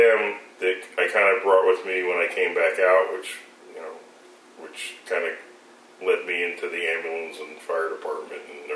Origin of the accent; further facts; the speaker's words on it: New Jersey, United States; I grew up on the Jersey Shore. I was always around boats.